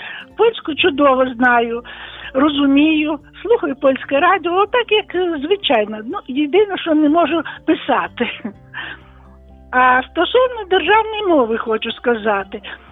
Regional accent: Tashkent, Uzbekistan; first language Russian; also born or lived in Samarkand; Я народилася в Самарканді, був Союз. Потім мої батьки вже переїхали в Ташкент. В школі вивчала узбекську, німецьку, російську. Ну, узбекську я розуміти розуміла, сказати не могла.

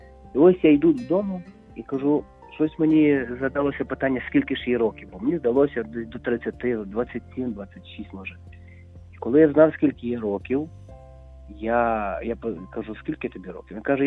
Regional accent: Lviv, Lviv Oblast, Ukraine; Я зі Львова.

